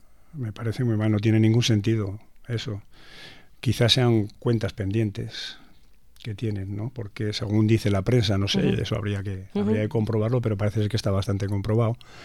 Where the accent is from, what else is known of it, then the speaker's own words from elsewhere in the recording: Aragon, Spain; yo que soy aragonés